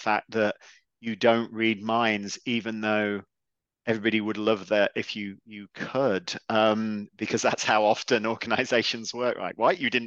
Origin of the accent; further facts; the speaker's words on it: England, United Kingdom; Obviously, I love tea, being English